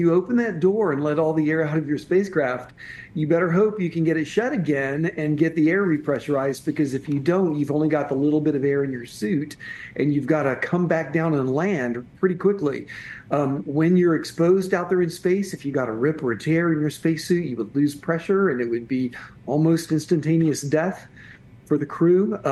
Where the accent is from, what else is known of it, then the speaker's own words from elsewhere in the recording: Florida, United States; I grew up on the Space Coast in Florida.